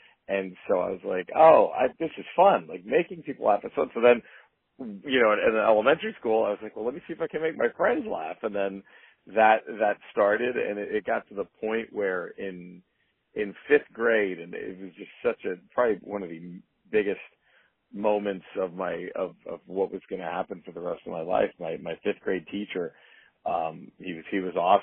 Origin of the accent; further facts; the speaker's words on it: Dallas, Texas, United States; I mean, I'm born and raised in Dallas, Texas